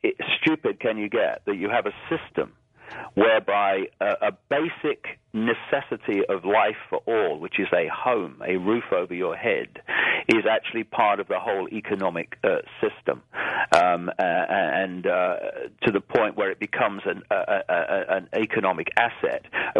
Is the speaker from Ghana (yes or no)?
no; United Kingdom; born there; Britain, and I had to be born on some piece of land or I would have drowned. But I don't identify with being British.